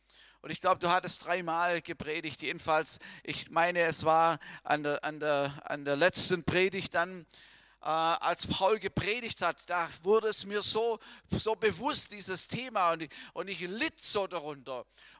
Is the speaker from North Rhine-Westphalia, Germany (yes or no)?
no; Baden-Württemberg, Germany; ich bin in der Volksmission groß geworden, hineingeboren sozusagen im Schwarzwald. Wenn ihr wisst, wo das ist, im tiefen Schwarzwald geboren.